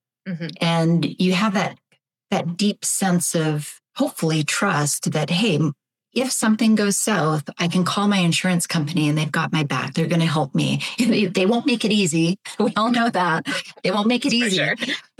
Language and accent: English; Canada; I'm from Canada. You may detect some of that in my accent and voice.